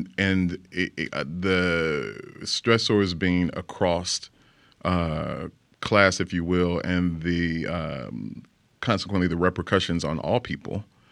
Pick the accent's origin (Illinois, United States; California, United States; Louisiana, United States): Illinois, United States; Chicago; I come from an interesting part of the country where I think we see a lot of that. I'm from Chicago, Illinois